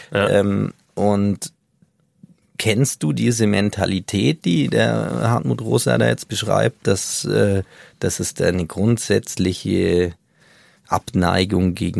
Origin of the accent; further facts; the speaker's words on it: Bavaria, Germany; born there; ich komme gebürtig aus dem Allgäu.